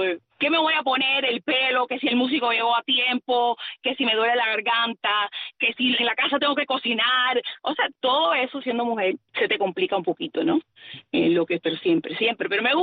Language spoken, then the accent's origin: Spanish; Cuba; ¿dónde tú eres? Yo soy cubana. Y igual yo hablo muy cubanaza.